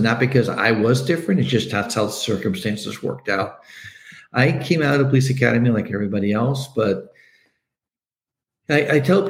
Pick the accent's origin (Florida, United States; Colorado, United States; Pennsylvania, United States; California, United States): Florida, United States; Miami; I mean, I was born and raised in Miami